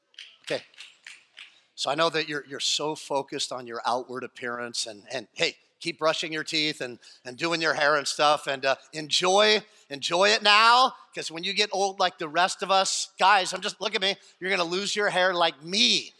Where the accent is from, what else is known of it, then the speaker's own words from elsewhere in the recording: Westlake Village, California, United States; I grew up in Westlake Village, and I'm like, what?